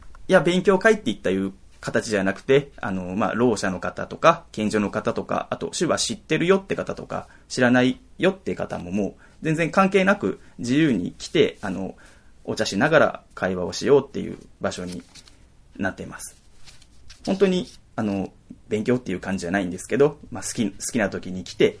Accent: Seto, Aichi, Japan; 僕も、生まれも育ちも瀬戸っ子なので、やっぱり、ね、地元が元気っていうのがやっぱ一番いいかなと思って

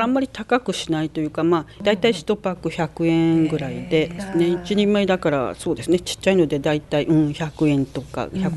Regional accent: Kyushu, Japan; で、私が九州の出身なものですから

